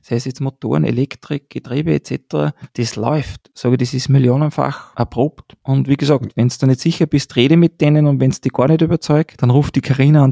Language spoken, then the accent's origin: German; Austria; Es ist natürlich für uns als Österreicher